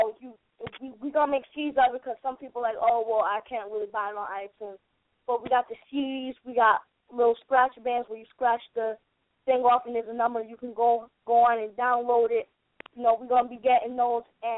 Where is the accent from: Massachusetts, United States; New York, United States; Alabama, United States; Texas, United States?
New York, United States; Schenectady; I'm from Schenectady, New York.